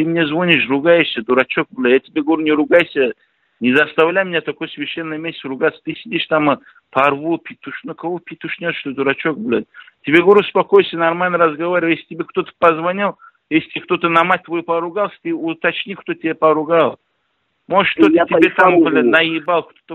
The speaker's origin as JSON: {"language": "Russian", "region": "Dagestan", "country": "Russia", "said": "Я из Дагестана, тебе еще раз говорю."}